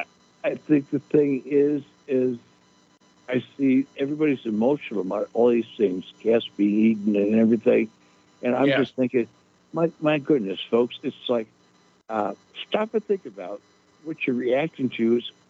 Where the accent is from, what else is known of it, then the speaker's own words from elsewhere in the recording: Michigan, United States; Because I'm from Michigan, you know.